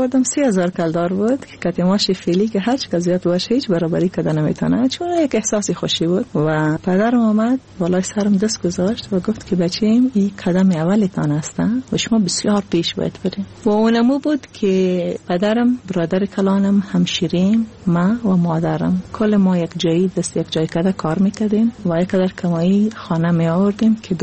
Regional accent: Afghanistan; moved away; بعد از افغانستان آمدیم

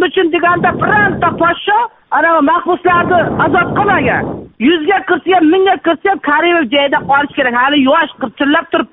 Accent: Maybuloq, Samarqand Region, Uzbekistan; Hatto Qo'rg'on tumani Maybuloqdanman.

